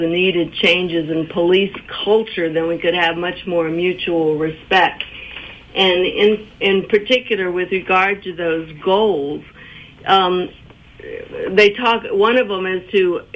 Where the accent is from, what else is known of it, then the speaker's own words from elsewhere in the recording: Virginia, United States; I grew up in Northern Virginia, but I studied and I worked all over the state.